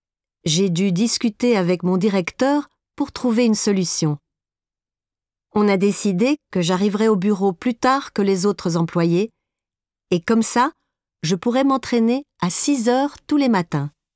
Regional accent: Tunisia; moved away as an adult; now in Paris, France; Je suis tunisienne, mais j'ai décidé de venir en France il y a 2 ans.

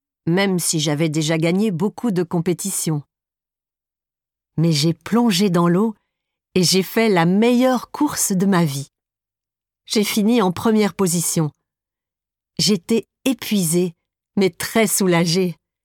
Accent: Tunisia; moved away as an adult; now in Paris, France; Je suis tunisienne, mais j'ai décidé de venir en France il y a 2 ans.

